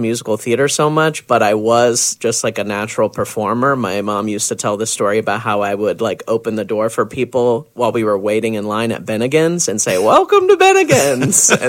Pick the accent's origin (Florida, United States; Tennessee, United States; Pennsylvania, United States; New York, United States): Florida, United States; Brandon; because I grew up in Brandon.